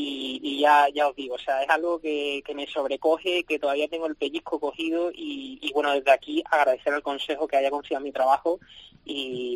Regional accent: Seville, Andalusia, Spain; mi deber como sevillano es cantar la Semana Santa en el cartel.

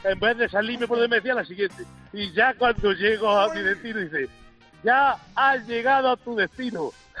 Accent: Andalusia, Spain; de Carbonero, un olivarero de Jaén.

